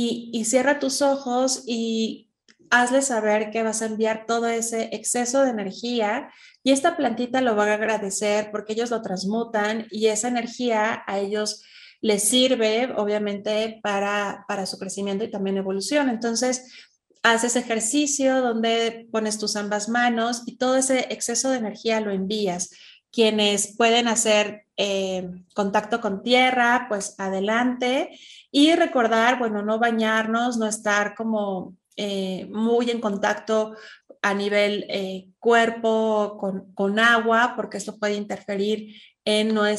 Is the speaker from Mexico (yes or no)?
yes; Mexico; Nosotros vamos a estar en las pirámides de Teotihuacán, que es un portal energético muy importante en mi país.